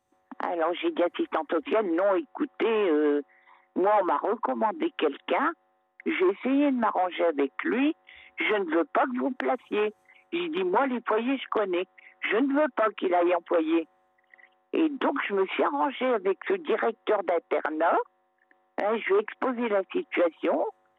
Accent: Berck-sur-Mer, Hauts-de-France, France; born there; Moi, je suis née à Berck-sur-Mer.

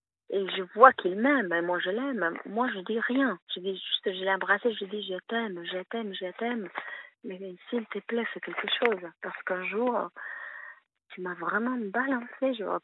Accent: Spain; que je suis espagnole

